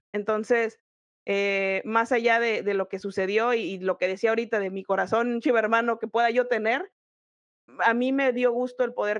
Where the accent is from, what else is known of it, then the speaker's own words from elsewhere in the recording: Tijuana, Baja California, Mexico; porque yo soy de Tijuana